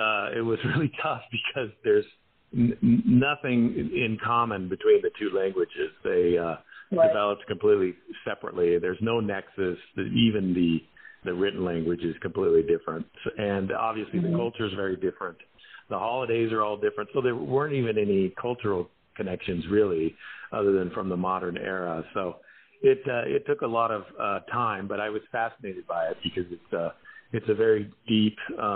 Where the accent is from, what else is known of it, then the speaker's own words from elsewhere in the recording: Idaho, United States; I grew up in Idaho, and when I was in junior high school